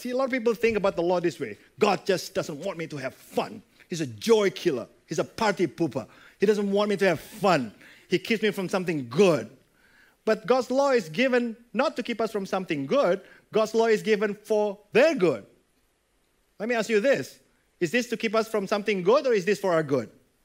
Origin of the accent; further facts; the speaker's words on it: Jakarta, Indonesia; now in Australia; And I grew up in Jakarta. There was a big runabout where I grew up.